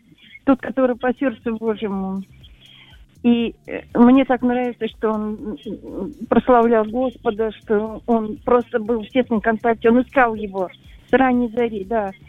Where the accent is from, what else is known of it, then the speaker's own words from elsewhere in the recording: Moscow, Russia; я из Москвы.